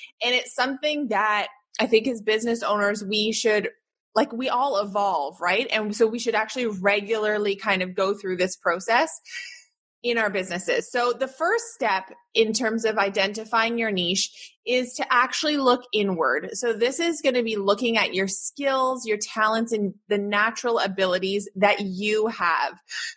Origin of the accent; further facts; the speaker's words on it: Canada; accent: Canadian; And yes, I'm Canadian, so I say niche, not niche.